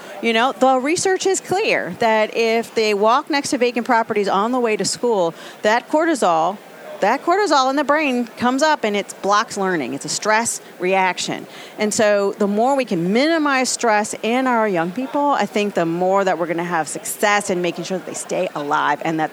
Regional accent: Puerto Rico; now in Baltimore, United States; Yeah, I'm from Puerto Rico. So, yes, I'm the very first Hispanic elected official in Baltimore City.

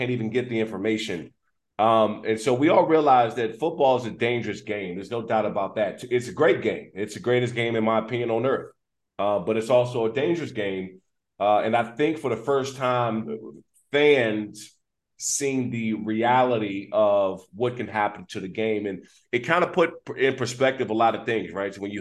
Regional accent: Maryland, United States; Yeah, well, I grew up there in the Prince George's County area, and, we were left homeless because we lost our home during the fire.

